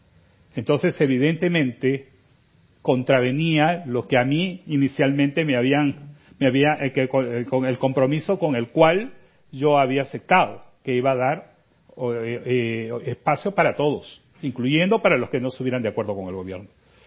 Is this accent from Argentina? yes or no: no; Peru; Hay pueblos enteros en mi país donde solo hay un canal de televisión ahí, solo hay una radio y esos son TV Perú o Radio Nacional.